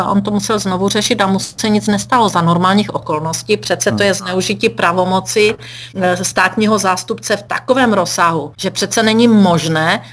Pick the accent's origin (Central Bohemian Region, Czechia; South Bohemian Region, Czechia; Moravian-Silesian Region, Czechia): Moravian-Silesian Region, Czechia; Já jsem skutečně kandidovala do Senátu na Ostravsku, odkud pocházím a kde žiju.